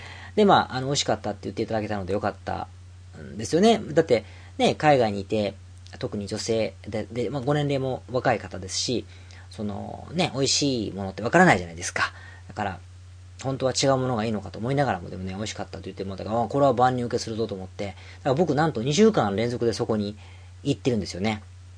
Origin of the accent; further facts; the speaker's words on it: Osaka, Japan; 僕の大阪の出身なんですけど、地元のですね大阪の森商事というねマイナーな駅があるんですが、